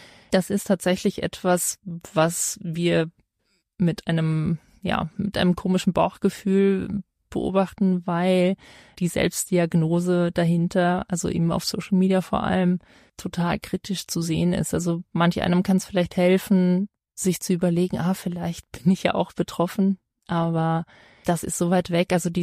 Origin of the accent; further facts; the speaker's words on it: Germany; ich komme nur aus Deutschland